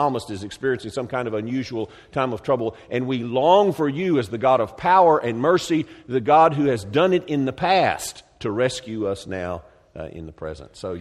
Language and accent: English; Texas, United States; Kind of new to this area. No, I was raised in Texas.